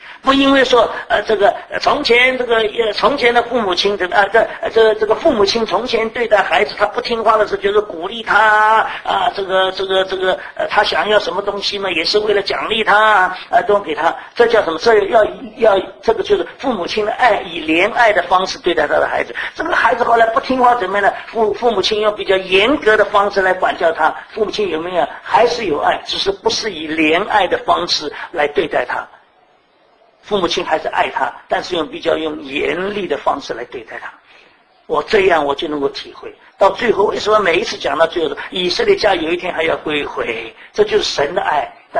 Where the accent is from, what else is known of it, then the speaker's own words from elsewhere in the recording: Taiwan; also born or lived in Shanghai; now in United States; 我生在上海，对上海有归属吗？没有。我长在台湾，我对台湾有归属吗？没有。对美国，你看我今天对美国有归属吗？没有归属。